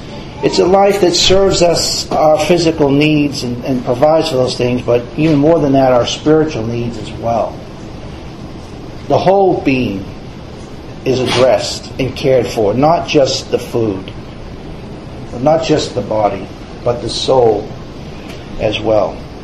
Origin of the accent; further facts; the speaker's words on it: Tyngsborough, Massachusetts, United States; I grew up in Tingsboro, and we had a small house. We didn't have much of a yard, but we were on the lake.